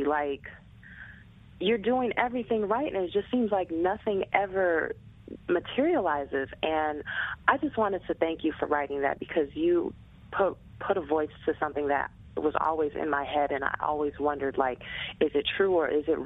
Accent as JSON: {"language": "English", "town": "Grand Rapids", "region": "Michigan", "country": "United States", "tie": "born or raised there", "said": "when I go back to my hometown of Grand Rapids, Michigan, when I visit my family home"}